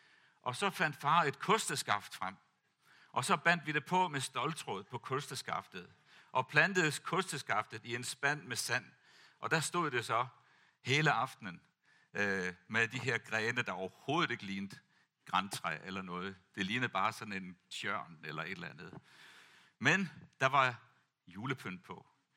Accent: Tanzania; senere hen, da jeg voksede op i Tanzania, der kan jeg huske, når vi holdt jul, så var det for det første varmt.

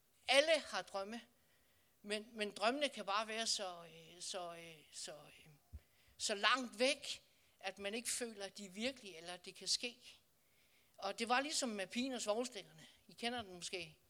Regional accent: Odense, Region of Southern Denmark, Denmark; Og det liv ude i Vollsmose, hvor jeg voksede op

